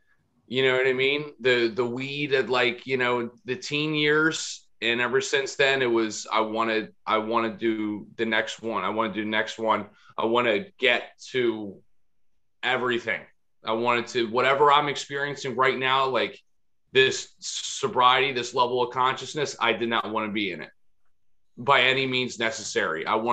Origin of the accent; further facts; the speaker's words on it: New Jersey, United States; I grew up in the suburbs of South Jersey.